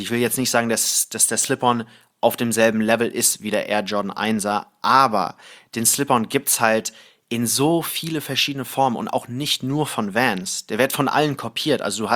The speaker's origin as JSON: {"language": "German", "country": "Thailand", "tie": "born or raised there", "lives_now": "Germany", "said": "Ich bin ja in Thailand englischsprachig aufgewachsen, habe halt auch alle Filme auf Englisch gesehen"}